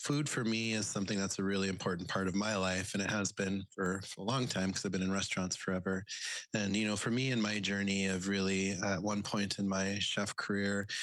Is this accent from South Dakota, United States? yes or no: yes; Pine Ridge Reservation, South Dakota, United States; now in Minneapolis, United States; I am from Pine Ridge Reservation, South Dakota. I'm enrolled with the Oglala Lakota.